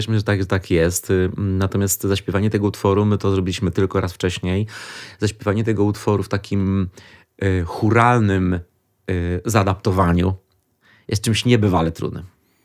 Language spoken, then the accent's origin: Polish; Świdnik, Lublin Voivodeship, Poland; ale to jest moje rodzinne miasto, więc wielką dumą.